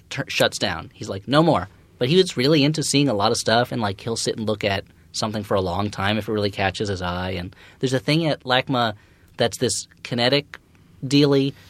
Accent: New Jersey, United States; Hey, maybe you don't know I'm from New Jersey, and we're like little New York.

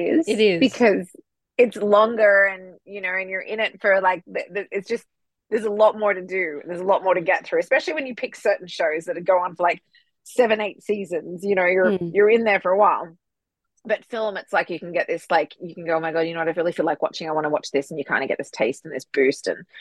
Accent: Melbourne, Victoria, Australia; now in Los Angeles, United States; or when I was born growing up in Melbourne, like that was like my early childhood.

